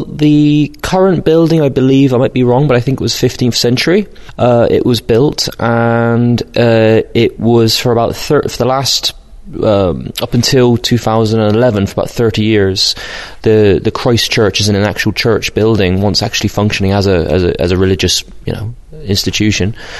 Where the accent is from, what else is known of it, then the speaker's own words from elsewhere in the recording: Ireland; accent: Brit-Irish; also born or lived in United Kingdom; My father's from the West Country of the UK, Cornwall, and my mother was Irish. So I spent the first 10 years of my life in the UK, and since then I've just pretty much lived in Ireland